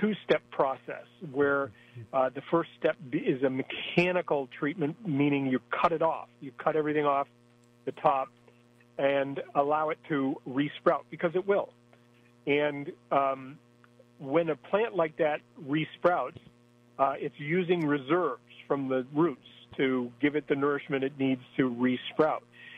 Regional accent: New England, United States; I grew up in New England, and our other common name for red maple is swamp maple

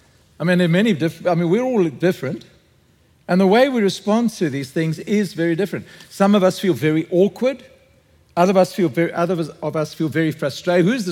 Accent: Free State, South Africa; I come from the Free State, right? So if we want vegetables, we just have chicken.

